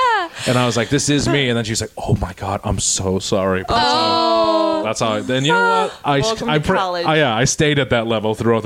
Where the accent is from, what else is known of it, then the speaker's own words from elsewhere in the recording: Quincy, Massachusetts, United States; accent: Boston; I'm from Quincy or whatever